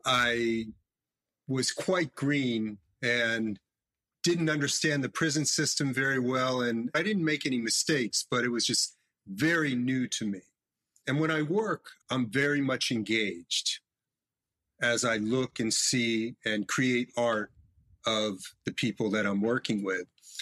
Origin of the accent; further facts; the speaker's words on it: Los Angeles, California, United States; I grew up in Los Angeles, so there was always yoga in the background.